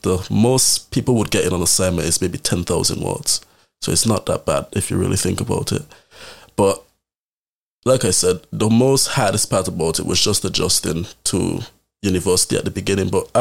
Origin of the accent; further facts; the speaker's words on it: British Virgin Islands; So right now I live in New Tenerife, but originally I'm from the Caribbean, British Virgin Islands to be specific.